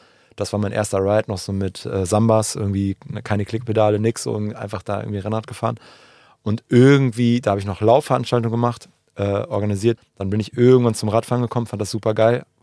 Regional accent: Münster, North Rhine-Westphalia, Germany; born there; ich komme halt aus Münster gebürtig

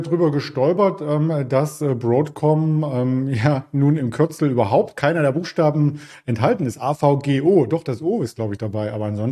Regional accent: East Germany, Germany; Als Ossi war ich nur am FKK bisher.

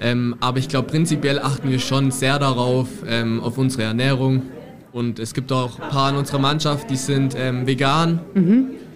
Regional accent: Ulm, Baden-Württemberg, Germany; Also Ulm ist meine Heimat. Ich war hier auch in der Schule. Ich war auf dem Anna-Essinger-Gymnasium.

